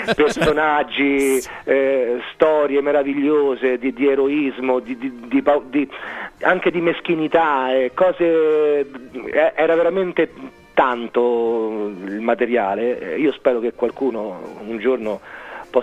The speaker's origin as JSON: {"language": "Italian", "town": "Rome", "region": "Lazio", "country": "Italy", "said": "Io da romano, doc, con papà di Campo dei Fiori, che mi ha istruito sulla romanità"}